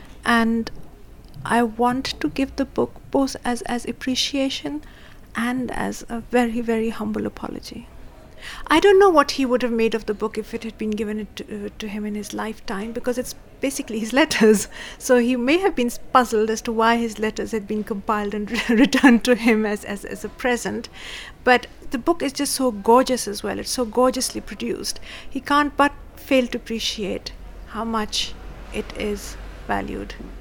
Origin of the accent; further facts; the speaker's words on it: Pakistan; now in London, United Kingdom; I'm a novelist from Pakistan. I live in London.